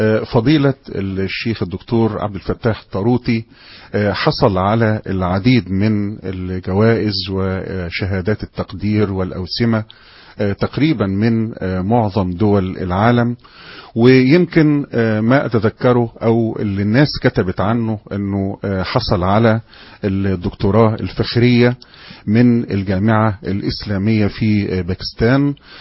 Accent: Egypt

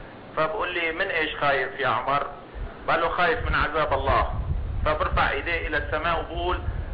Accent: Syria; now in Saudi Arabia; انا من سوريا طبعا مقيم بالسعودية

